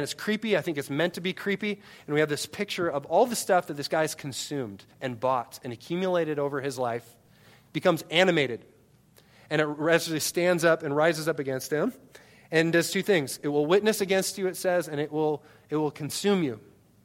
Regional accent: Storm Lake, Iowa, United States; born there; from the moment I was born in Storm Lake, Iowa on April 5th, 1982 in the morning

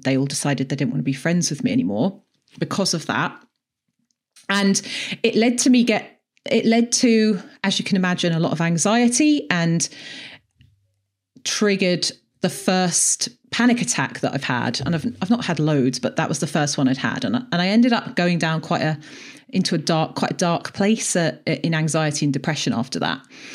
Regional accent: South East England, United Kingdom; moved away as an adult; now in Edinburgh, United Kingdom; And I moved to Edinburgh about 10 years ago. So I'm actually originally from just outside London, obviously by my accent. And I've been up here in Scotland for about 10 years.

